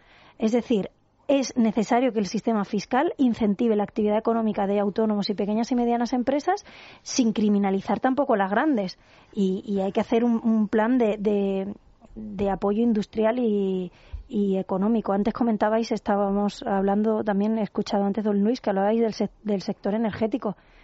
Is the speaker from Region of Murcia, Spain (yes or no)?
no; Andalusia, Spain; en Andalucía, en mi tierra tenemos un 30%